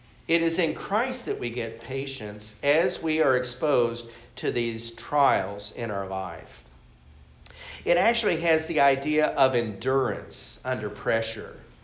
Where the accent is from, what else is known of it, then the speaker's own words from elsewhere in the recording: United States; I thank God I was brought up and reared in America.